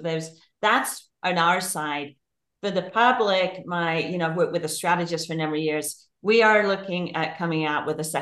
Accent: England, United Kingdom; growing up in England, I love fish and chips.

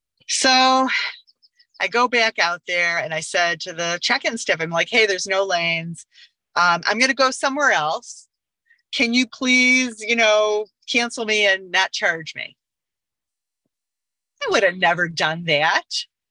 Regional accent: Detroit, Michigan, United States; I'm from Detroit and so excited to go and see my family, et cetera, et cetera, et cetera, celebrate the wedding.

